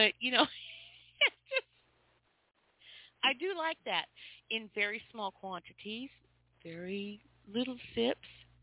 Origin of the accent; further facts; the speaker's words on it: Pacific Northwest, United States; I grew up in the Pacific Northwest.